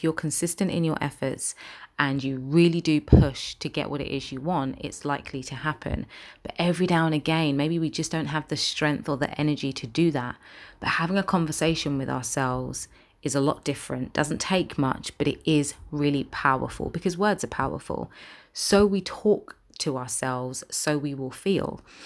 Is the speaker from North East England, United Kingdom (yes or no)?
no; London, United Kingdom; I'm a presenter from London with a passion for inspiring others.